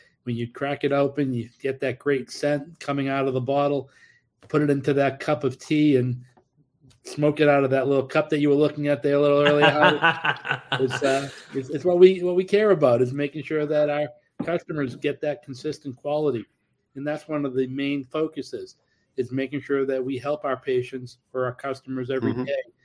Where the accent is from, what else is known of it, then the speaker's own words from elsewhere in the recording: New England, United States; I mean, we're from New England, so going into Connecticut, New Jersey, New York, those are top states for us to look at.